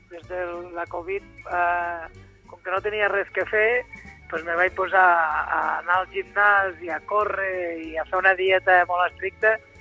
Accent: Lleida, Catalonia, Spain; com a bon lleidatà, i bon panarra que sóc.

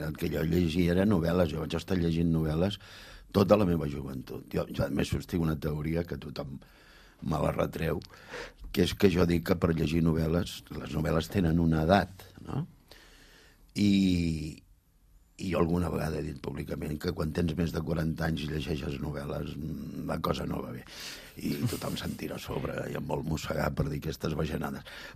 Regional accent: Barcelona, Catalonia, Spain; Perquè la gent del meu barri de Sants érem tan pobres que no teníem diners per comprar els llibres.

